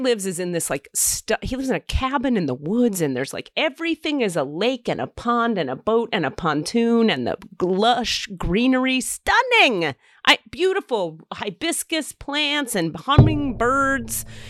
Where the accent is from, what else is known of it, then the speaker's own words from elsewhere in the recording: New Jersey, United States; is born and raised in Jersey and loves it.